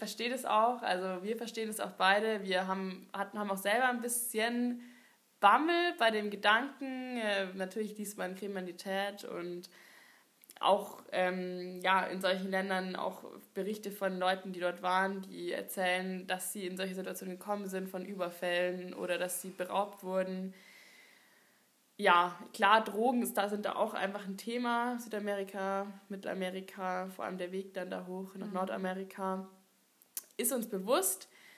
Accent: Munich, Bavaria, Germany; Ja, wir kommen aus München.

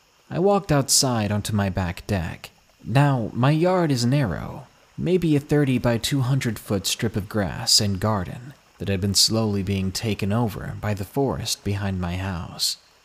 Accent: Massachusetts, United States; It was February, in my home state of Massachusetts. We're no strangers to snow.

